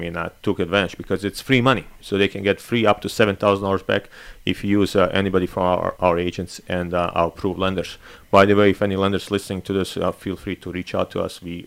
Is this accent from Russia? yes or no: no; Bosnia & Herzegovina; English is a second language; now in United States; some our listeners may know I'm from Bosnia, so born in Bosnia.